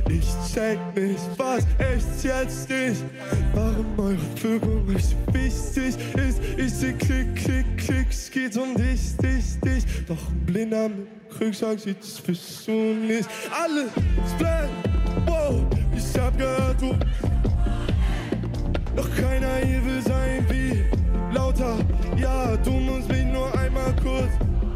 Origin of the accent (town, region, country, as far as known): Hamburg, Germany; born or raised there; also born or lived in Berlin